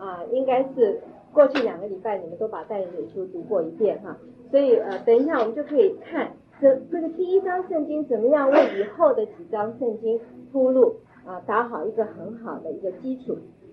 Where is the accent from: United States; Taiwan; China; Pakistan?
China; 就是这个像我们中国人也是，我们中国人有农历是不是？